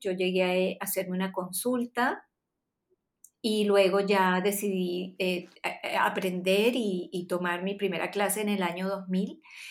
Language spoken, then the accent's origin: Spanish; Venezuela; now in Santiago, Chile; me tocó vivir fuera de mi país desde que era una niña y pasé muchos años en Venezuela